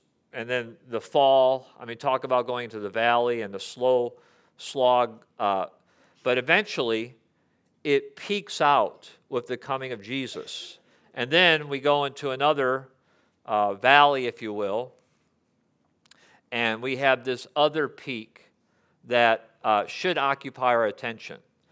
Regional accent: Michigan, United States; I'm from Michigan, by the way

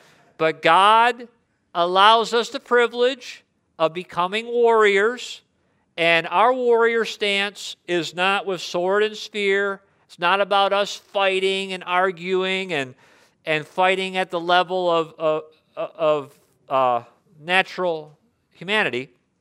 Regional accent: Michigan, United States; I came from Michigan, and it was a very busy, fast pace, and so I had to downshift a bit.

